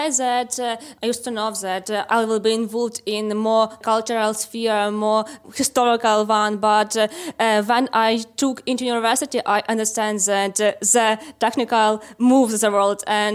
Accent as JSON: {"language": "English", "town": "Lviv", "region": "Lviv Oblast", "country": "Ukraine", "said": "We are from Lviv in Ukraine, and you are listening to Women in Tech."}